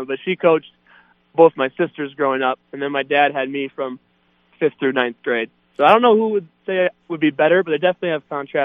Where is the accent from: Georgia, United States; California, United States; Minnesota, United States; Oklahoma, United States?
Minnesota, United States; Growing up, I had season tickets to the Gophers, and I was always at all those games.